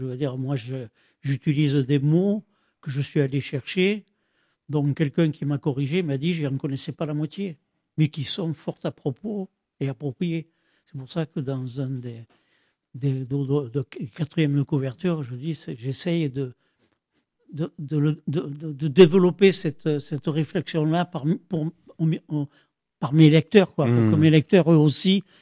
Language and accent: French; Provence-Alpes-Côte d'Azur, France; je reviens le plus possible dans le Vaucluse, puisque c'est mon pays natal et il n'y a rien à faire.